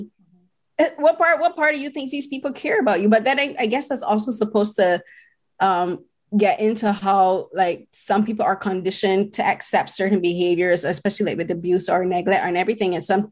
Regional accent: Barbados; now in Canada; Like I live in Canada, you live in Toronto. I grew up in Barbados in the Caribbean.

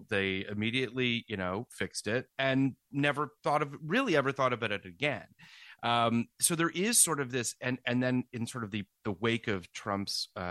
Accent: Toronto, Ontario, Canada; I grew up in Toronto, Michael.

